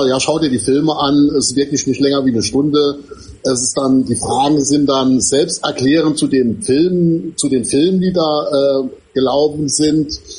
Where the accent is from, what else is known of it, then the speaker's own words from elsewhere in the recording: Saarland, Germany; Ich bin aus dem Saarland. Das ist ja, also Wohnsitz, wohnhaft, ja, als Person im Saarland.